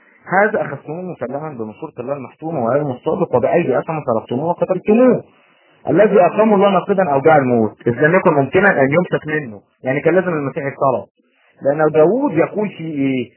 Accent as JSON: {"language": "Arabic", "country": "Egypt", "said": "انا شايف ان انت مصري وانا برضو مصري"}